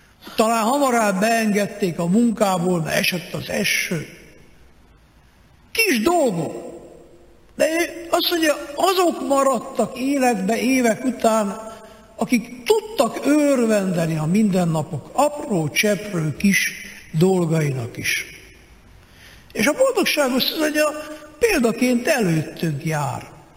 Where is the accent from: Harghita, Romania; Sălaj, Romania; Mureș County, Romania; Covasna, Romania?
Harghita, Romania; Miercurea Ciuc; Hát olyan, mintha nekem mostan haza kéne menjek Csíkszeredába, mert népszámlálás, ott akarnak engem jól megszámolni.